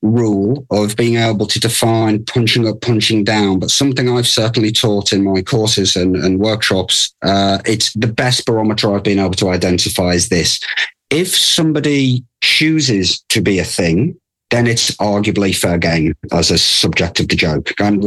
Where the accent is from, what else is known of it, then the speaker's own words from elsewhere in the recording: England, United Kingdom; As an Englishman, we've got a long-running rivalry with our neighbour, France.